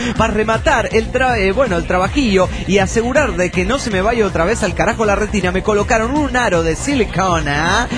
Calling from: Mexico City, Mexico; del DF mexicano, aquí en la Ciudad de la Esperanza.

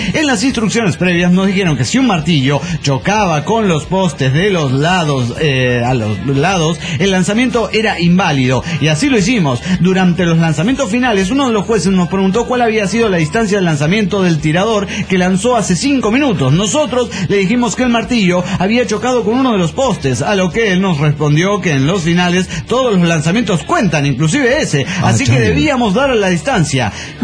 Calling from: Golden, Colorado, United States; de Golden, Colorado.

